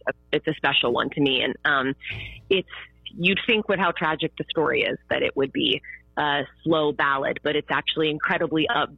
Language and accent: English; Butler, United States; It is Butler, my hometown, my pride.